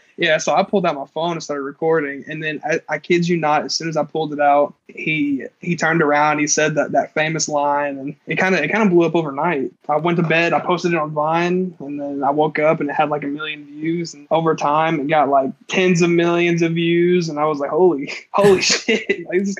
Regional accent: Madisonville, Kentucky, United States; I'm 19. I'm from Madisonville, Kentucky.

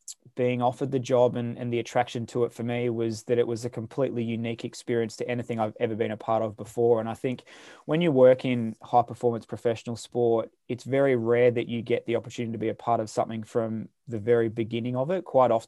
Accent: Victoria, Australia; Yeah, so I'm 36. I'm from Victoria in Australia. I grew up in country Victoria with three brothers and mum and dad.

